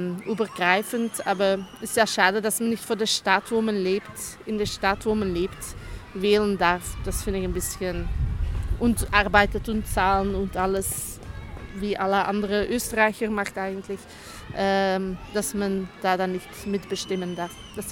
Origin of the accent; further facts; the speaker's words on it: Belgium; now in Austria; als Belgierin muss ich in Belgien wählen gehen, weil da gibt es Wahlpflicht. Auch wenn ich nicht in Belgien lebe